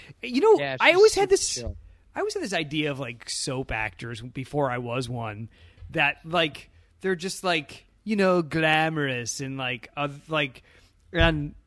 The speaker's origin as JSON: {"language": "English", "region": "New England", "country": "United States", "said": "I'm from New England, so lobsters."}